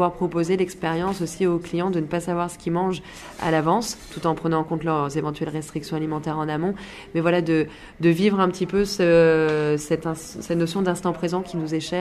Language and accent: French; Péronnas, Auvergne-Rhône-Alpes, France; moi je suis de Perona, donc on est parti quelques années, notamment en Bretagne et en Nouvelle-Zélande, et on a voulu revenir poser nos valises dans la région